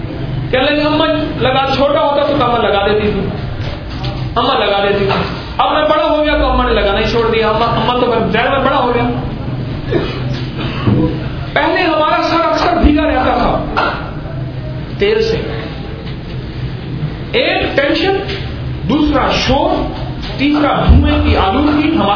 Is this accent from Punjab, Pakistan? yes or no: yes; Lahore, Punjab, Pakistan; میں لاہوری ہوں, مجھے تو لاہور اور گجرانوالوں کے نظام کا پتہ ہے